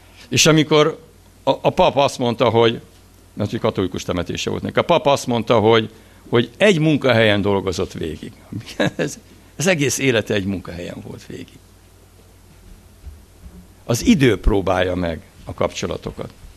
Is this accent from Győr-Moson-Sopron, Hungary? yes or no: no; Abasár, Heves, Hungary; born there; Én meg Abasáron születtem, egy ilyen, apám katona volt egy ilyen tiszti házba